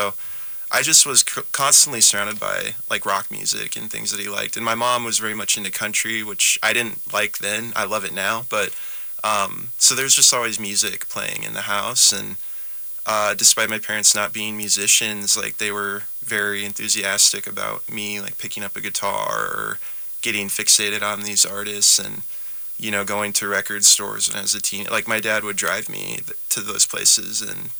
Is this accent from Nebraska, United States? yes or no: yes; Nebraska, United States; I grew up in Nebraska, central Nebraska, kind of near this town called Grand Island. But I grew up in a really small town